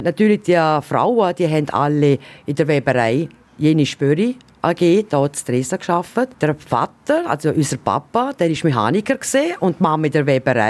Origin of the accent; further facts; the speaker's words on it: Triesen, Liechtenstein; lebe eigentlich schon 58 Jahre in Tresa. Stolze Tresnerin, besser gesagt eine spanische Tresnerin, das ist mein Daheim und meine Gemeinde